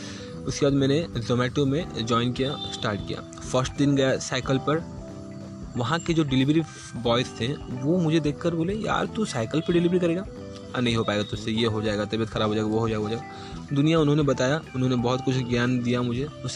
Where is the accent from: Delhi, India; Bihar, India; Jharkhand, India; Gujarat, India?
Bihar, India; मैं एक बिहारी हूँ और मैं एक भुनिहार बिहारी हूँ